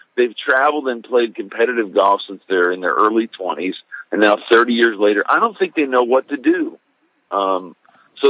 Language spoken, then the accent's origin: English; Dallas, Texas, United States; I'm from Dallas.